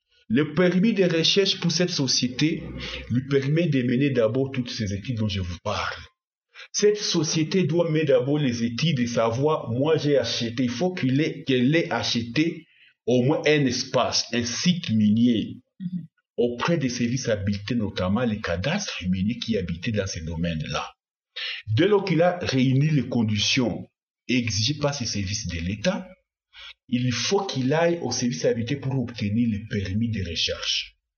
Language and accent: French; South Kivu, DR Congo; vous connaissez chez nous, au Burega, on est beaucoup soumis à la coutume